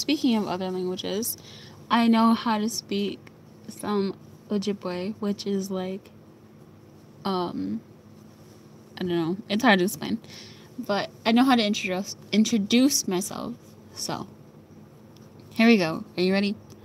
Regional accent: Philippines; I'm from Philippines.

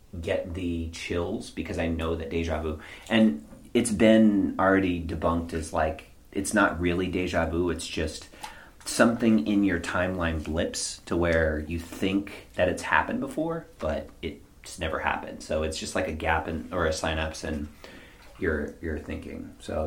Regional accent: Texas, United States; where I was in my current town, or the town I grew up in Texas.

